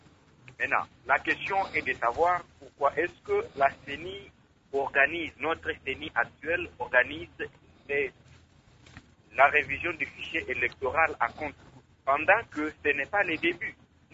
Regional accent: DR Congo; nous sommes des Congolais

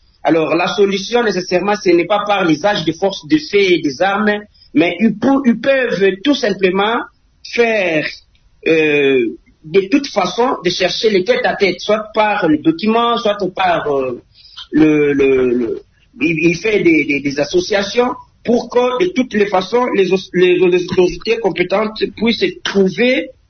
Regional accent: DR Congo; de toutes les façons, on est Congolais

